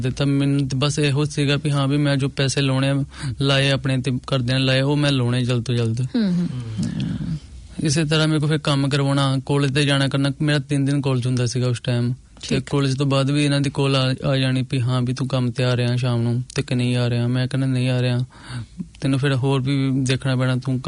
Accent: Gurdaspur, Punjab, India; moved away; ਮੈਂ ਪੰਜਾਬ ਤੋਂ ਗੁਰਦਾਸਪੁਰ ਤੋਂ ਹਾਂ

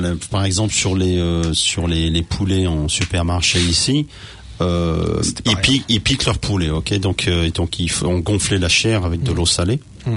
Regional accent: Normandy, France; Je suis normand, je mange du camembert à midi, à 4h ou à minuit.

